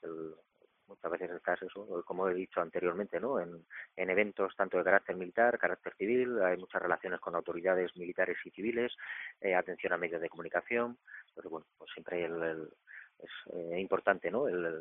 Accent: Region of Murcia, Spain; Y siendo murciano, tenía claro que me quería quedar aquí.

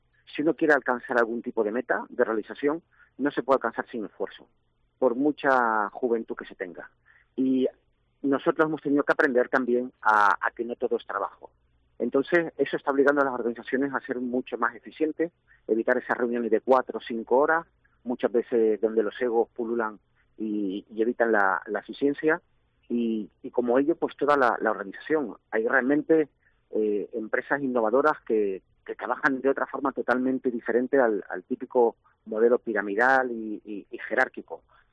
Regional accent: Ibiza, Balearic Islands, Spain; yo soy de Baleares. Yo nací en Ibiza. Sí, mi familia es de Ibiza, de la Cala San Vicente.

